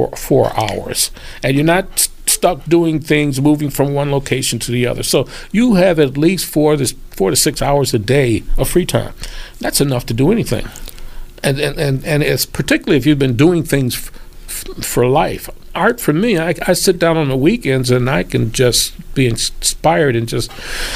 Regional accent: Buffalo, New York, United States; It will be my first major show in Buffalo, my hometown

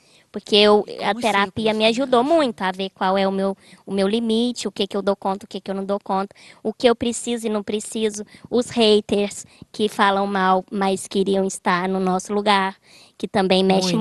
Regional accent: Minas Gerais, Brazil; now in São Paulo, Brazil; para cá, né, para São Paulo, sou mineira.

